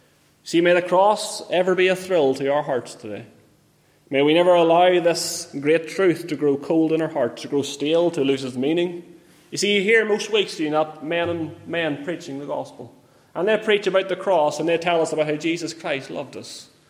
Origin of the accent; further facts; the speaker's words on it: Northern Ireland, United Kingdom; I grew up in County Armagh, and County Armagh is famous for its apple orchards